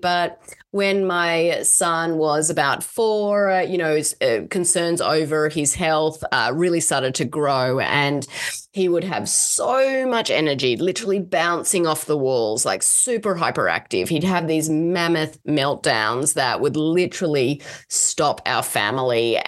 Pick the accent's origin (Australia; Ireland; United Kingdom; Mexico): Australia; now in Seattle, United States; Yeah, well, I am Australian. I know you're probably shocked when you first hear my voice, but I do live in Seattle, Washington in the US. We've been here for over 8 years.